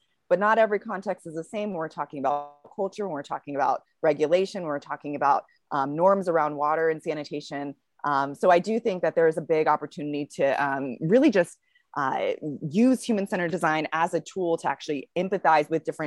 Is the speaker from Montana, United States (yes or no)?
no; Georgia, United States; I'm from Georgia, and there's a lot of people here that live on septic.